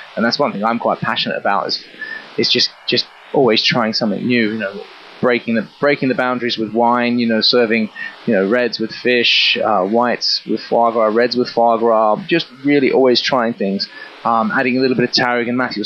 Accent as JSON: {"language": "English", "country": "Australia", "lives_now": "London, United Kingdom", "said": "Even though I'm Australian"}